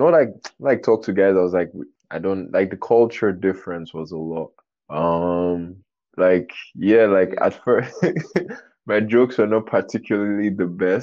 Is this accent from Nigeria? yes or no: yes; Nigeria; So background, I'm Nigerian and I've only been to the UK once.